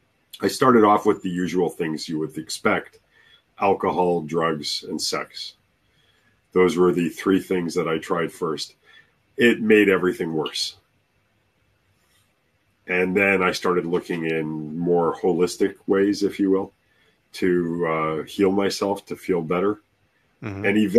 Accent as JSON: {"language": "English", "country": "Canada", "tie": "born or raised there", "said": "I grew up in Canada with the snow."}